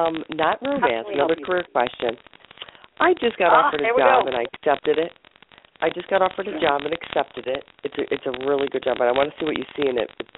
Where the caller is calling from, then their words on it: Ohio, United States; I'm calling from Ohio.